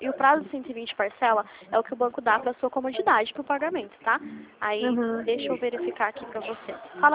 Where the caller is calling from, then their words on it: Limeira, São Paulo, Brazil; como eu sou aqui do interior de São Paulo, né, eu falo aqui de Limeira, São Paulo, não sei se você conhece, a gente fala aqui do centro de Limeira.